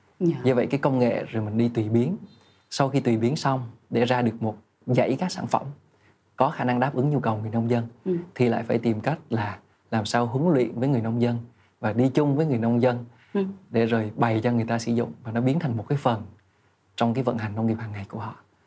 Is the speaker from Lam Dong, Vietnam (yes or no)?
yes; Da Lat, Lam Dong, Vietnam; một cái dáng dấp hay một cái gì đó của quê hương mình. Thì Đà Lạt thì có hoa mimosa.